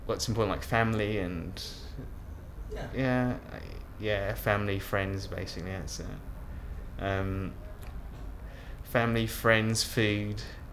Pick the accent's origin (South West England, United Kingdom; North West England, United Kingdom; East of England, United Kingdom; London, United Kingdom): East of England, United Kingdom; Royston; I'm 36 years old and I'm from Royston in Herts.